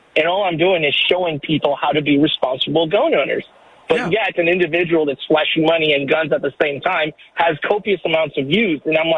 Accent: Oregon, United States; I'm from Oregon, not Portland, but I'm from Oregon, and it gets respected pretty well at the other states.

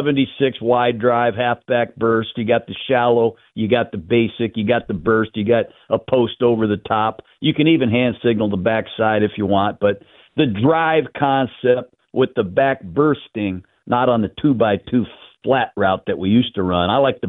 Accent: South Bend, Indiana, United States; You know, my dad coached at Notre Dame. I grew up in South Bend, Indiana.

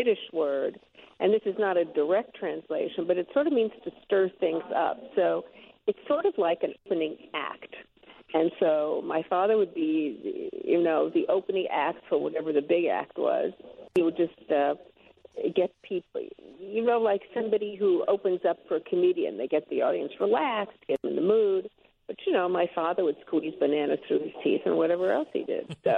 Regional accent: Brooklyn, New York, United States; You know, growing up in Brooklyn, people were what they made themselves to be.

